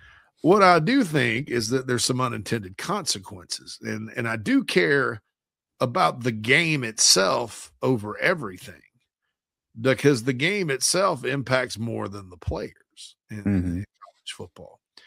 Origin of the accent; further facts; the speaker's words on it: Spartanburg, South Carolina, United States; It's at the Shrine Bowl. The Carolinas in Spartanburg in my hometown.